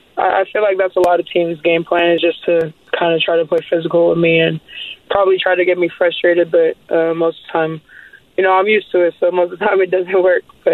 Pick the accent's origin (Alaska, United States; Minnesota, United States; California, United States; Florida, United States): Alaska, United States; Yeah, no, my family's we're outdoors all the time, and, yeah, Alaska's the perfect place for